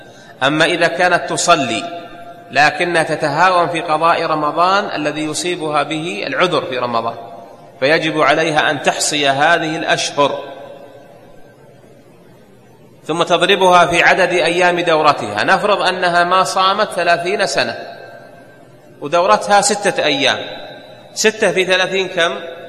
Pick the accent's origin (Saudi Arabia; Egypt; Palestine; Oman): Saudi Arabia; عندنا في المملكة العربية السعودية الشركات المساهمة التي تنزل في التداول